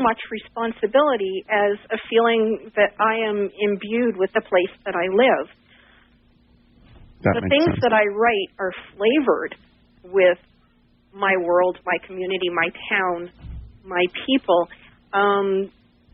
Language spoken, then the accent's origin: English; Maine, United States; Well, I certainly was. I'm one of those people who is native, not from away.